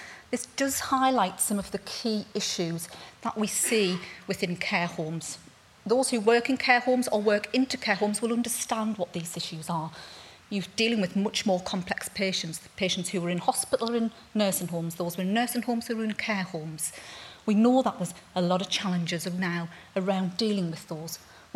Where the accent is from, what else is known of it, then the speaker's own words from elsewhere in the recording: Sunderland, North East England, United Kingdom; So as Phil says, I'm from Sunderland, so I had a very early rise this morning.